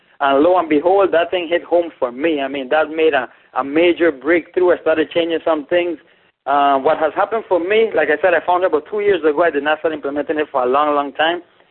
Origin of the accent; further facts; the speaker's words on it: U.S. Virgin Islands; I'm over here from the Virgin Islands.